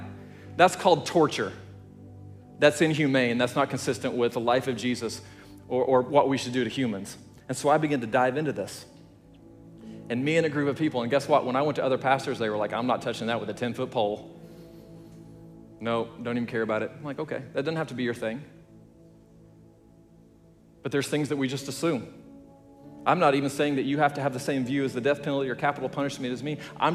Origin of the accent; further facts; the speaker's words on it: Oklahoma, United States; also born or lived in Texas; I grew up mostly in Oklahoma, Texas, these areas.